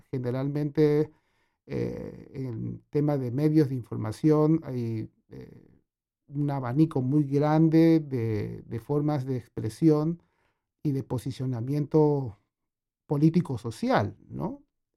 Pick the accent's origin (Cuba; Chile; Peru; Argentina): Peru; Lima; Yo soy peruano, bueno, nací en Lima, en el Perú, mi familia viene de los Andes, de los Andes peruanos, son de 4.000 metros de altura a partir de la Puna.